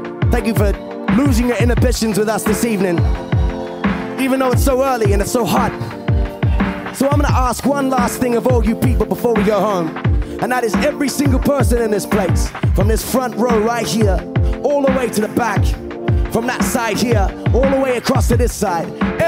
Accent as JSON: {"language": "English", "country": "Australia", "said": "I come from Australia. I'm a white man."}